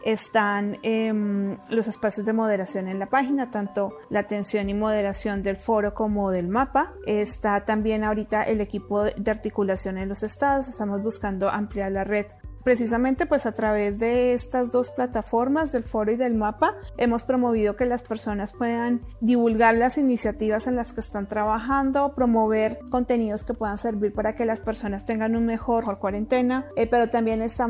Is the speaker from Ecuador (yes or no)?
no; Colombia; now in Mexico; Soy de origen colombiano, pero ya llevo 10 años viviendo en México.